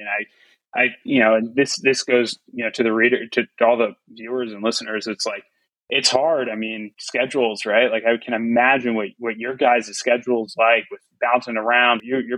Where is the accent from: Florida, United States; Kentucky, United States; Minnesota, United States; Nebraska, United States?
Florida, United States; I grew up in South Florida. So, you know, I'm very much warm blooded.